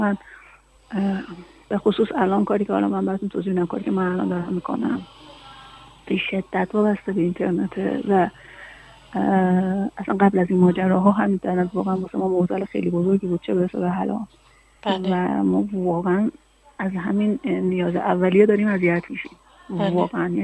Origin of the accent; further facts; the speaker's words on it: Hamadan, Iran; ما اگر در همدان بزرگ شدیم و از خدمات این شهر استفاده کردیم تا به جایی برسیم